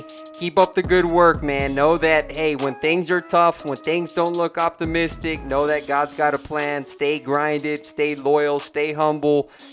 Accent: Texas, United States; but I'm from Texas, man, so you got to help me out.

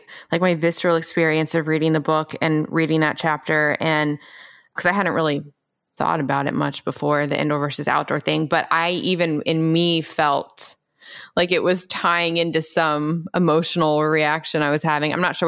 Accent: Memphis, Tennessee, United States; I grew up in Memphis.

